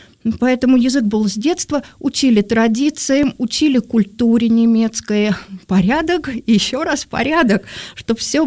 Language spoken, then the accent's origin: Russian; Moscow, Russia; Москвичка. Родилась в Москве.